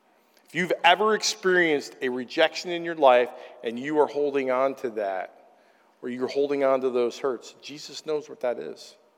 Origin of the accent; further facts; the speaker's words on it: Middleburg, United States; I grew up in this valley. I grew up in Middleburg.